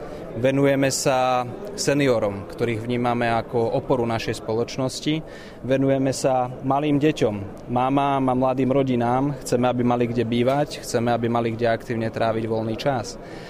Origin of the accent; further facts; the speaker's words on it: Žilina, Žilina Region, Slovakia; že sme Žilinčania, že sme zo Žiliny a že u nás to funguje dobre a žijeme tu dobrý a kvalitný život.